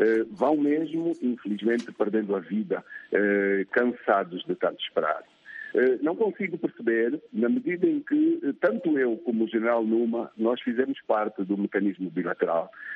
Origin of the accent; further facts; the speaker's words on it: Angola; participei nos vários momentos desse percurso no leste do país, onde cresci, me fiz homem, passei pelo Kazombo, passei pela Lunda Sul e por outros territórios.